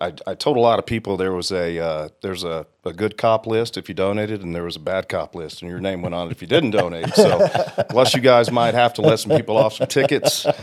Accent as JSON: {"language": "English", "town": "Kilgore", "region": "Texas", "country": "United States", "tie": "born or raised there", "lives_now": "Las Vegas, United States", "said": "I'm originally from Texas, East Texas. I grew up in a small town called Kilgore."}